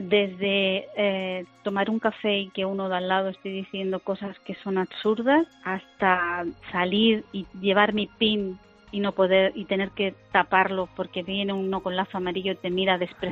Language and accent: Spanish; Andalusia, Spain; moved away; el no poder salir por la calle diciendo que soy andaluza, que mis padres me trajeron aquí para tener una vida mejor